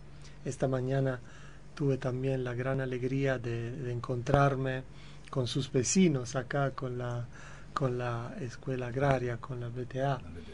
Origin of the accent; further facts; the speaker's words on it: Paraguay; como paraguayos